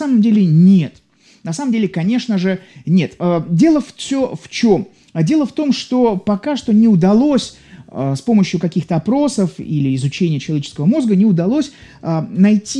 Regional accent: Saint Petersburg, Russia; Я из Петербурга

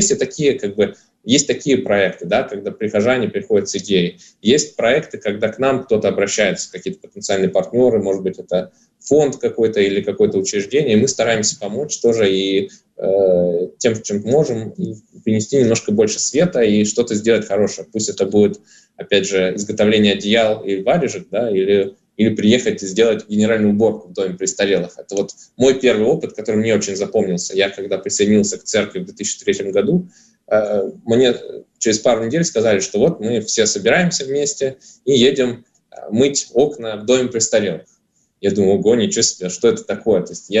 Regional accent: Krasnoyarsk, Krasnoyarsk Krai, Russia; Я являюсь прихожанином этой церкви с 2003 года. Я сам родом из Красноярска, и именно там я к ней присоединился.

